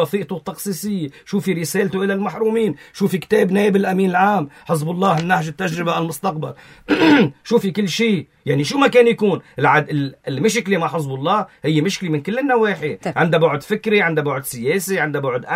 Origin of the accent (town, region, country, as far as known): Lebanon